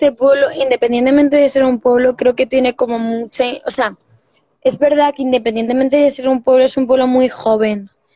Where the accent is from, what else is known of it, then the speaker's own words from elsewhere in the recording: Colombia; accent: Madrid; a pesar de yo ser colombiana, tengo un acento muy, muy, muy marcado madrileño.